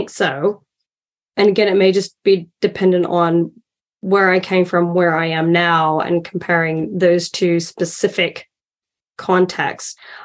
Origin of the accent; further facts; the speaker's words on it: United States; moved away as an adult; now in United Kingdom; as an American living in the UK, something I've really only started to recognize. I mean, I've been here a decade